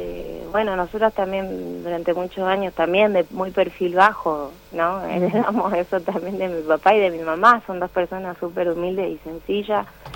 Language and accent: Spanish; Tartagal, Salta, Argentina; also born or lived in Buenos Aires; Nosotras nacimos en Buenos Aires por la cuestión de trabajo de mi papá. Mi papá y mi mamá son de la ciudad de Tartagal.